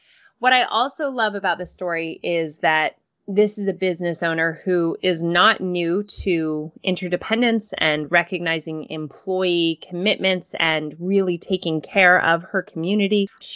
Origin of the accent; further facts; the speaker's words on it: Colorado, United States; As some of you know, I grew up in Colorado. So whenever I see Colorado on our feed here, I get pretty excited. I'm a little Colorado Rockies girl.